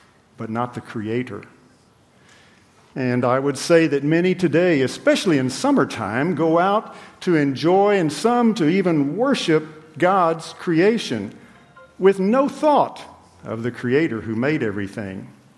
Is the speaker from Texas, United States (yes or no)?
yes; Texas, United States; I grew up in West Texas in the home of a Southern Baptist preacher.